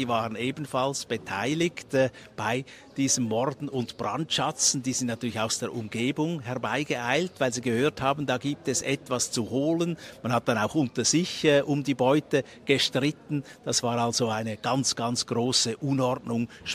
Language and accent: German; Switzerland; da den Vatikan selber zu erleben als Schweizer, wo wir ja nicht so täglich in Kontakt sind mit dieser Welt.